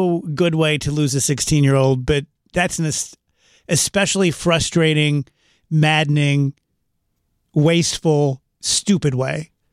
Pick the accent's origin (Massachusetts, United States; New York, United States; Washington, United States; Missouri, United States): Missouri, United States; St. Louis; I said, no, I'm from St. Louis.